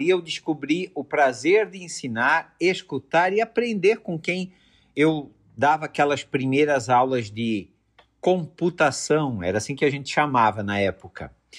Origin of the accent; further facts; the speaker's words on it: Canelinha, Santa Catarina, Brazil; born there; Eu nasci em Canelinha, uma pequena cidade do interior de Santa Catarina, no sul do Brasil.